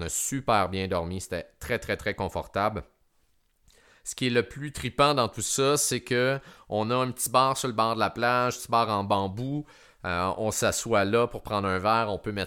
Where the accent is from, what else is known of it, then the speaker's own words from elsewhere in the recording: Quebec, Canada; On vient du Québec